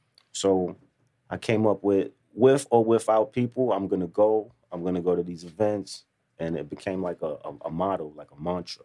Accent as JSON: {"language": "English", "town": "New York City", "region": "New York", "country": "United States", "tie": "born or raised there", "said": "I'm from East Harlem, mm-hmm. Spanish Harlem, man. I'm from Carver Projects, born and raised."}